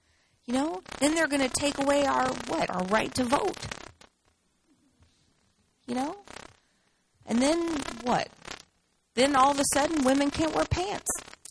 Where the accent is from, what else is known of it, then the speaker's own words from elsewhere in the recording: Louisiana, United States; I grew up in South Louisiana. There wasn't an abortion clinic anywhere around us.